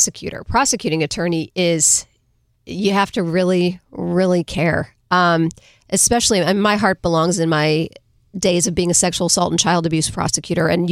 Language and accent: English; St. Louis, Missouri, United States; Prior to that, I grew up in St. Louis.